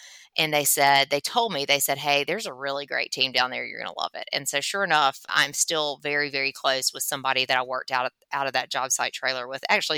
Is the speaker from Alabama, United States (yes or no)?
yes; Florence, Alabama, United States; So I grew up in Florence, Alabama